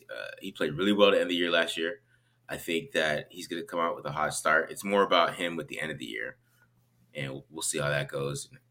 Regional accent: Phoenix, Arizona, United States; I need that just because I'm from Phoenix.

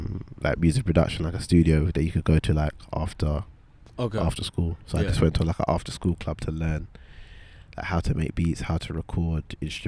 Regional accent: Lewisham, London, United Kingdom; And I'm from Lewisham, so that's like the other side of London and that.

